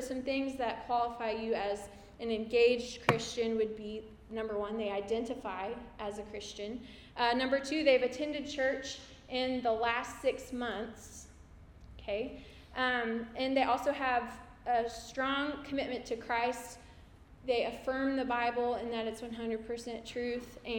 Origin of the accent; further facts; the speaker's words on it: Fayetteville, Arkansas, United States; But something that I do want to share with you is that I grew up in Fayetteville, and I went to the University of Arkansas as a student.